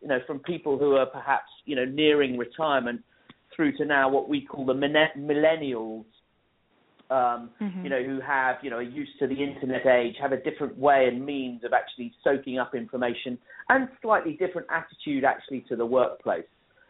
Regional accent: London, United Kingdom; now in United States; I wasn't born in America, so I am English born, raised in London

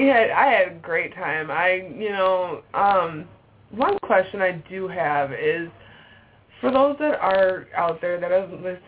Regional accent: Brooklyn Center, Minnesota, United States; And that makes me proud because I'm from Brooklyn Center.

